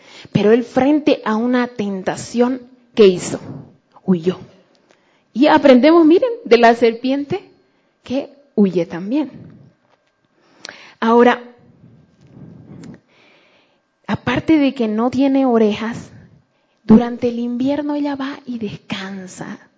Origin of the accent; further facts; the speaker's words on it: Beni, Bolivia; now in La Paz, Bolivia; yo crecí en el Beni, en el Oriente. En el Oriente, y no en un pueblo grande, sino en un pueblo bien chiquitito.